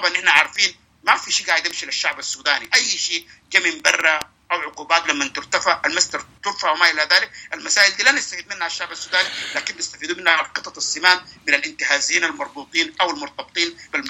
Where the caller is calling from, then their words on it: United States; لكن عموما الآن أنا بتكلم معك من أمريكا